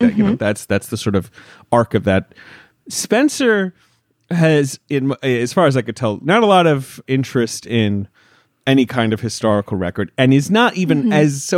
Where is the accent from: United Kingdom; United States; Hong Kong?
United Kingdom; I grew up in Britain, much like Sophie